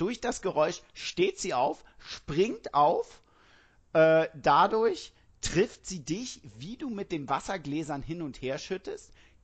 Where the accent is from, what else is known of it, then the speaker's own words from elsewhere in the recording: Hamburg, Germany; Aber ich bin Hamburger und alles südlich vom Elbtunnel ist Bayern.